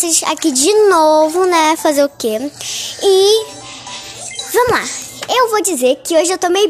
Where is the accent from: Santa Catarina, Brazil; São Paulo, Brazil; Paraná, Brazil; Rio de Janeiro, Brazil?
Rio de Janeiro, Brazil; Campos dos Goytacazes; born there; now in Rio das Ostras, Brazil; E eu moro em Rio das Ostras, só que eu nasci em Campos. Então eu tô em Campos na casa da minha avó.